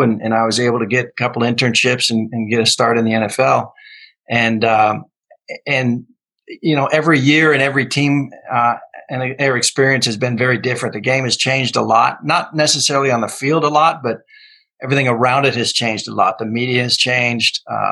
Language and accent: English; Wisconsin, United States; Well, my very earliest, I remember growing up in Wisconsin.